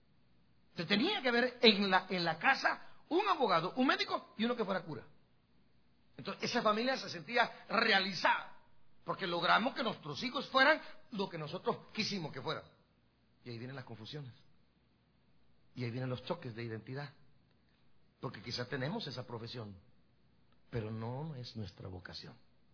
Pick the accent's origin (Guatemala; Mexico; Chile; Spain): Guatemala; Nosotros tuvimos un terremoto devastador en Guatemala. El día 4 de febrero de 1976. En mi pueblo habíamos más de 12.000 habitantes.